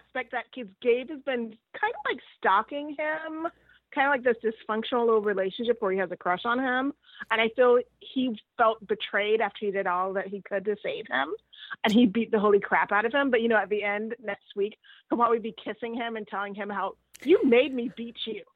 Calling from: Los Angeles, California, United States; I'm in Los Angeles.

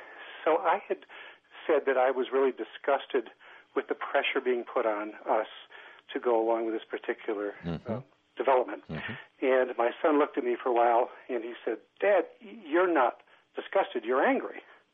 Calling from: Lancaster, Massachusetts, United States; I am calling from Lancaster, Massachusetts, actually.

